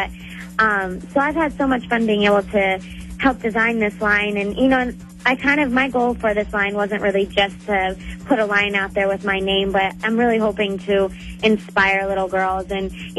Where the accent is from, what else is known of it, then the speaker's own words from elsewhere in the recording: Dallas, Texas, United States; She actually lives in Dallas too, which is where my hometown is.